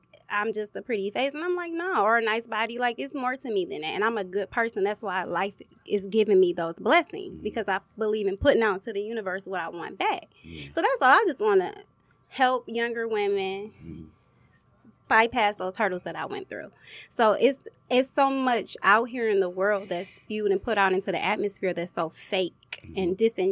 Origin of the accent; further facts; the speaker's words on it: Detroit, Michigan, United States; But I'm like, I'm a real woman. I'm from Detroit. I grew up in the city.